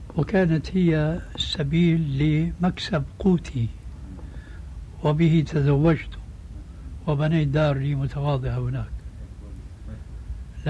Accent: Damascus, Damascus Governorate, Syria; يبعثر الكتب فيها الصالح والطالح كما يقال عندنا في دمشق

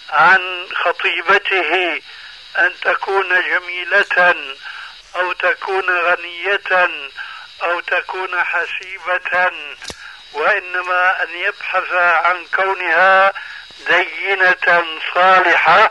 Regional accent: Syria; كما يقولون عندنا في سوريا بالسريجي والفتيلي

